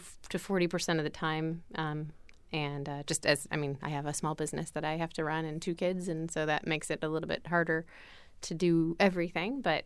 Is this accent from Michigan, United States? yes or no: yes; Detroit, Michigan, United States; I'm from the Detroit area originally, basically I'm still a Midwestern girl.